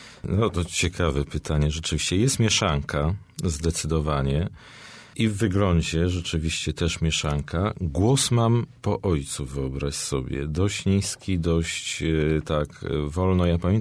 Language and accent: Polish; Skalbmierz, Świętokrzyskie Voivodeship, Poland; Ja się wychowałem w malutkim miasteczku w miejscowości Skalmierz, to się nazywa niedaleko Krakowa, 42 kilometry.